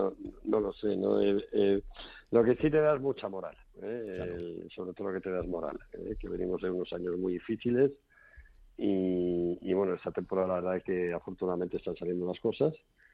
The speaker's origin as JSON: {"language": "Spanish", "town": "Arcos de la Frontera", "region": "Andalusia", "country": "Spain", "tie": "born or raised there", "said": "El sábado tengo otra corrida de toros en mi tierra, que tú sabes que no es fácil ser perfecta en la tierra de uno, en Arcos de la Frontera"}